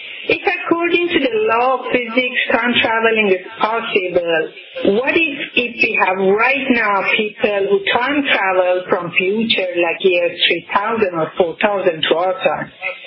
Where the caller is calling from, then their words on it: San Jose, California, United States; I'm calling from San Jose, California.